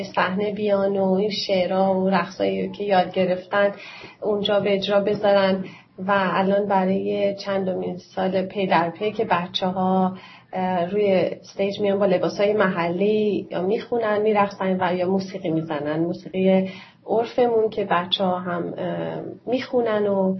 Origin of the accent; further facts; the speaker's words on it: Iran; این هدف اصلی بوده که یادشون نره که ما ایرانی هستیم هرچند که در ایران نیستیم.